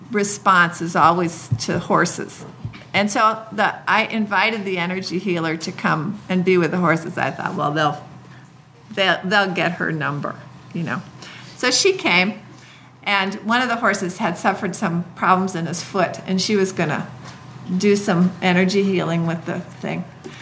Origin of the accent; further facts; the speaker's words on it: Iowa, United States; And I was very skeptical about this when I came from Iowa.